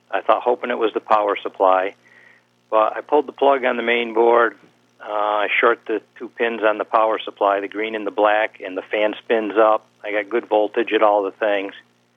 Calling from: Hemlock, New York, United States; Hemlock, New York.

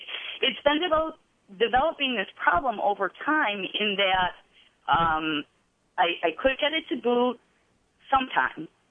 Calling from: Henrietta, New York, United States; Lovely Henrietta.

